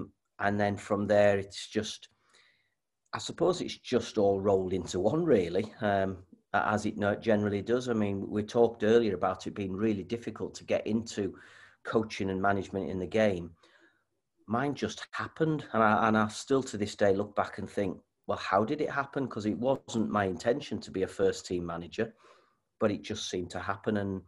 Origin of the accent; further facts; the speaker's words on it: Carlisle, North West England, United Kingdom; also born or lived in Manchester; I'm from Carlisle, so I played all of my early days in Carlisle in the local leagues and for the schools and county teams.